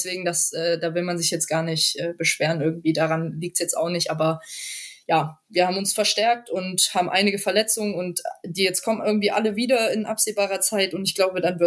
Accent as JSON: {"language": "German", "town": "Jena", "region": "Thuringia", "country": "Germany", "tie": "born or raised there", "said": "vor allem in Jena, in meiner alten Heimat."}